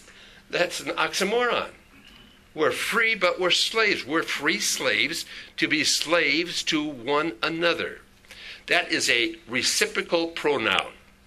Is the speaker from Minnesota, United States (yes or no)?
yes; Hinckley, Minnesota, United States; Remember, I grew up in Hinckley, Minnesota, where the men are men and pansies are flowers, the women are slightly above average. That's where I grew up.